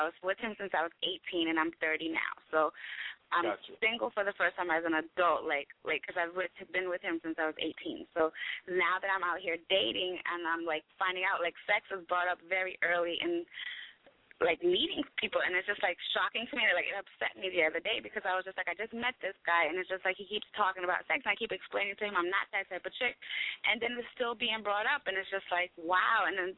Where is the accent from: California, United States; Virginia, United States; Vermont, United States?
Virginia, United States; now in Lakeland, United States; I'm calling from Lakeland, Florida, originally from Virginia.